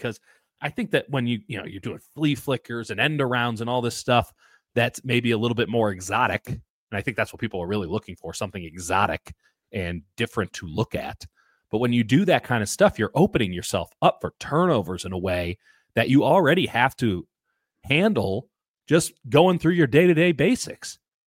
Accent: Chicago, Illinois, United States; accent: Chicago; I love to mumble my Chicago accent.

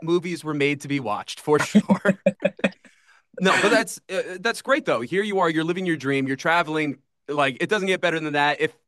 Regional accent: Hyde Park, New York, United States; When I'm from Poughkeepsie, grew up Hyde Park.

